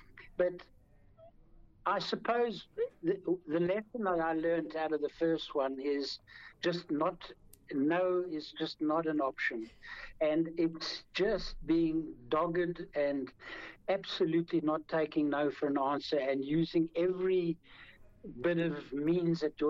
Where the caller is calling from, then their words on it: Cape Town, Western Cape, South Africa; I know I'm talking from Cape Town, and I know I'm in South Africa